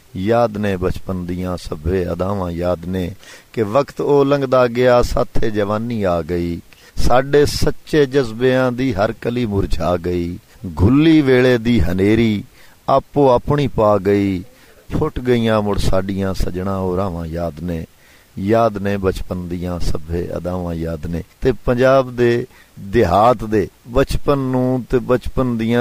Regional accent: Okara, Punjab, Pakistan; also born or lived in Head Sulemanki; ਅਜਦਾਦ ਜਿਹੜੇ ਨੇ, ਵੱਡੇ ਨੇ ਜਿਹੜੇ, ਉਹ ਹੈਡ ਸੁਲੇਮਾਨ ਕੀ ਜ਼ਿਲ੍ਹਾ ਉਕਾੜਾ, ਉੱਥੋਂ ਦੇ ਰਿਹਾਇਸ਼ੀ ਸਨ। ਮੇਰੀ ਜੰਮਣ ਭੂਮੀ ਜਿਹੜੀ ਏ ਉਹ ਹੈਡ ਸੁਲੇਮਾਨ ਕੀ ਏ। ਫਿਰ ਮੈਂ ਪ੍ਰਾਇਮਰੀ ਤੱਕ ਉਕਾੜਾ ਸ਼ਹਿਰ ਚ ਪੜਿਆ

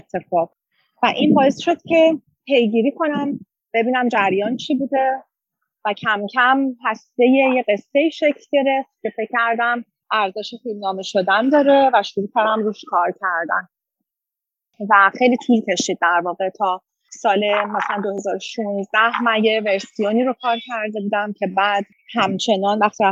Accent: Iran; now in Australia; فکر کردم به عنوان یک ایرانی استرالیایی

